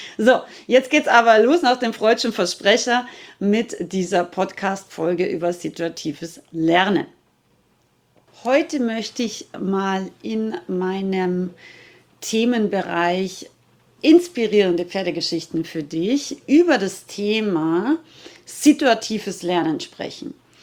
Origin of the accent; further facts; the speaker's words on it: Rauris, Salzburg, Austria; ich komme ja aus Österreich, aus den schönen österreichischen Bergen, Nationalpark Hohe Tauern in Rauris, also Salzburger Gebirge.